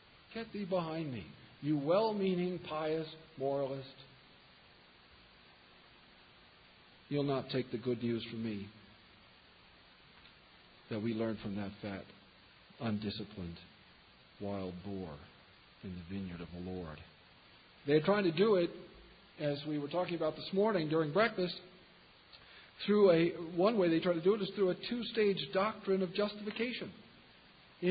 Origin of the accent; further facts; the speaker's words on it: Kansas, United States; That's what we do with thieves where I'm from. I'm from Kansas.